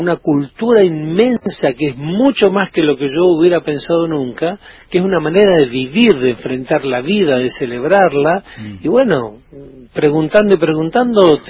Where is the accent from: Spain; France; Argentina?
Argentina; como todo argentino